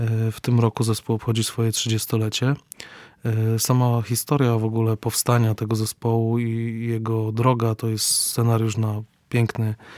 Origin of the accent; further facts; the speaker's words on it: Tarnów, Lesser Poland, Poland; Ja sam pochodzę z Tarnowa, z regionu tarnowskiego. To jest też miasto o bardzo głębokiej tradycji żydowskiej.